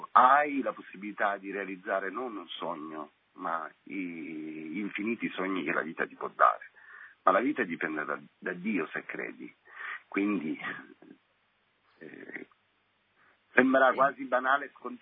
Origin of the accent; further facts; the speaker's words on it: Sciacca, Sicily, Italy; in una città di provincia di fronte all'Africa, perché sono di Sciacca, che è in provincia di Agrigento